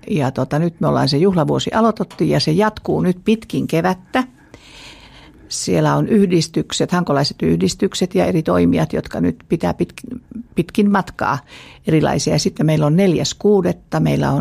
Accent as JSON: {"language": "Finnish", "town": "Ylivieska", "region": "North Ostrobothnia", "country": "Finland", "tie": "born or raised there", "said": "siellä lapsuuteni Ylivieskassa"}